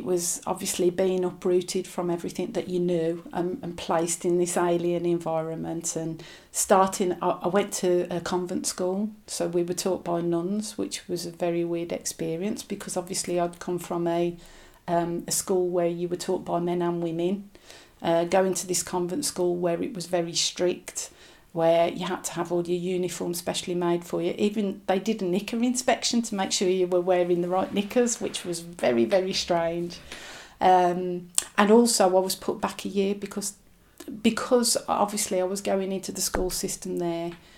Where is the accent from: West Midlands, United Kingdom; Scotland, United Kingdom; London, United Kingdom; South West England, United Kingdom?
West Midlands, United Kingdom; Birmingham; moved away; I was born in Selly Oak at the QE Hospital and lived in King's Heath from the time I was born up until 1974 when I moved to Ireland.